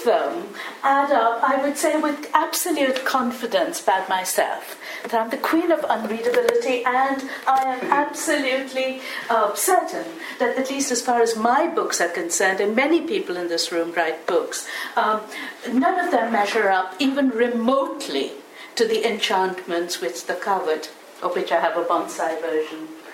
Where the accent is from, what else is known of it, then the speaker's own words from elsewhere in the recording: India; you know, I'm Indian, and thousands of things crowd into my mind every time I want to speak.